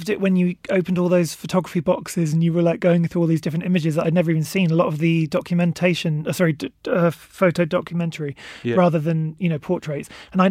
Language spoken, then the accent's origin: English; South East England, United Kingdom; and I'm from Berkshire.